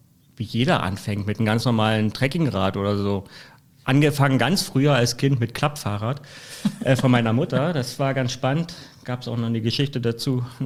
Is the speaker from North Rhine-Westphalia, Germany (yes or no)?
no; Saxony, Germany; born there; moved away as an adult; Seit 21 Jahren wohne ich hier in Mecklenburg-Vorpommern. Ich bin gebürtiger Sachse.